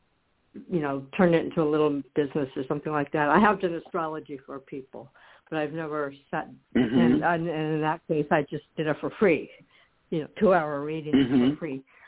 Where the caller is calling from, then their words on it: Florida, United States; in Florida.